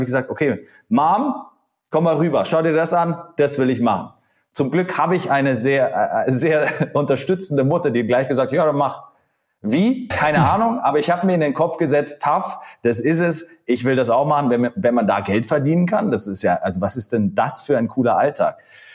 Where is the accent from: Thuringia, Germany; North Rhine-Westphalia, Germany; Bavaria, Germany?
Bavaria, Germany; ich komme aus Mittelfranken